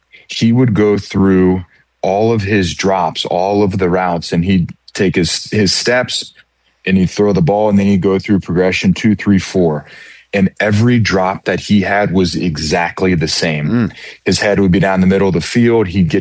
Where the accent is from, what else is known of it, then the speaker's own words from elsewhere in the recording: Cincinnati, Ohio, United States; I think when I was a little kid, I think I dreamt of running out on Friday night under the lights at my local high school, St. Xavier High School, wearing a blue jersey with a white helmet with an X on it.